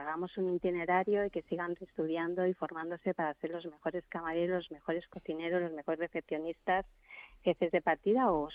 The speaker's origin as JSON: {"language": "Spanish", "region": "Balearic Islands", "country": "Spain", "said": "soy mallorquina"}